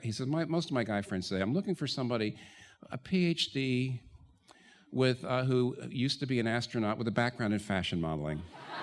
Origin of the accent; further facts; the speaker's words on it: New York, United States; I'm a New Yorker.